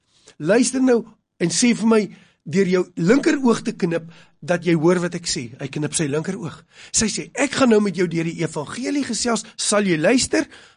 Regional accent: Cape Town, Western Cape, South Africa; toe sy uitvind ek kom uit Kaapstad

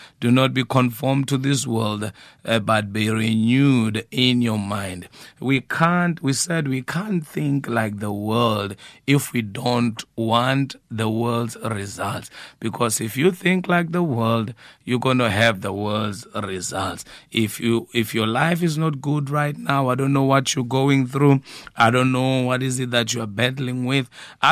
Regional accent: Nelspruit, Mpumalanga, South Africa; moved away as an adult; now in Cape Town, South Africa; I'm of Swati origin. I'm from Mpumalanga, Nelspruit. I came to Cape Town in 2010, you know, to establish the work of the Lord here. And I didn't know a single word in Xhosa.

